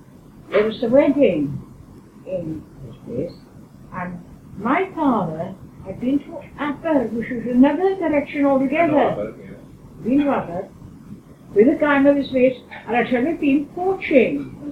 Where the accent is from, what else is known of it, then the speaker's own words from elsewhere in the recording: Leicester, East Midlands, United Kingdom; I said, well, I said, my mother and father now were in South Wales. I said, but I've brought up in Leicester.